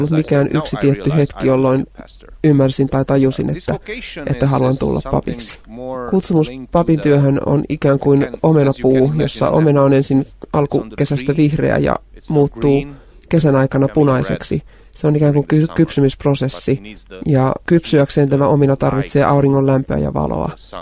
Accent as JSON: {"language": "Finnish", "town": "Brașov", "region": "Brașov County", "country": "Romania", "tie": "born or raised there", "also_born_or_lived": "Cluj-Napoca / Germany", "first_language": "Hungarian", "second_language": "Finnish", "said": "olen jo lapsuudesta asti oppinut puhumaan näitä 3 eri kieltä. Alueella puhutaan siis saksaa, romaniaa ja unkaria, ja minun äidinkieleni on unkari. Kävin kouluani Brașovin kaupungissa ja myöhemmin myös muissa kaupungeissa. Muutimme, koska isäni oli pastori myöskin."}